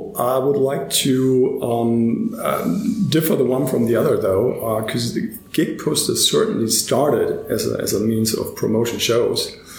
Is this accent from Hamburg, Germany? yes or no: yes; Hamburg, Germany; And I was born and live in Hamburg.